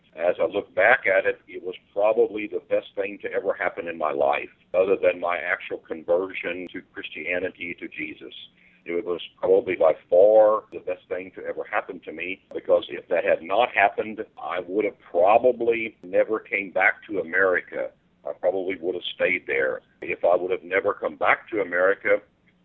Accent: Cape Girardeau, Missouri, United States; Yes, I was born and raised in Cape Girardeau, Missouri.

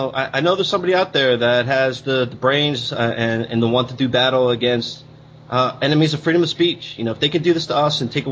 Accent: United States; No, I'm an American.

